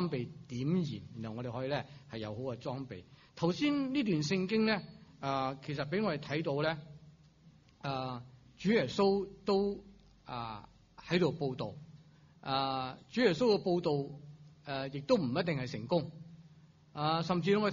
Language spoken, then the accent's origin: Chinese; China; 三个我们的广东话我们中国人的成语我觉得是可以描写得到的